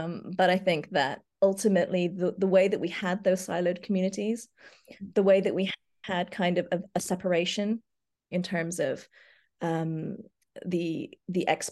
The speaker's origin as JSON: {"language": "English", "country": "Hong Kong", "tie": "born or raised there", "moved": "as an adult", "said": "I'm from Hong Kong. I grew up there and obviously only left when I went to, university and work and et cetera as an adult. So Hong Kong is home."}